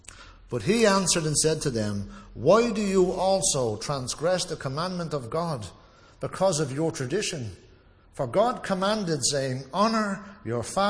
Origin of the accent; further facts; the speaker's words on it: Ireland; And I know growing up in Ireland, not all mothers, but some of them dote so much love over the sons as to the neglect of the daughters.